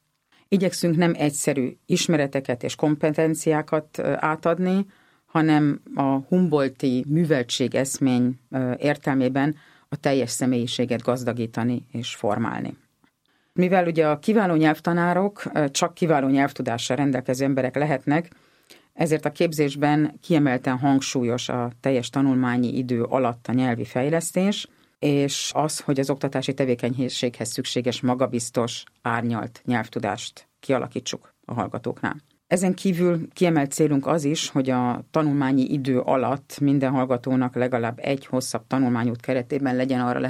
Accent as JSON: {"language": "Hungarian", "country": "Hungary", "said": "Természetesen magyar vagyok, de azért mindig valahol egy ilyen kis honvágyam lesz."}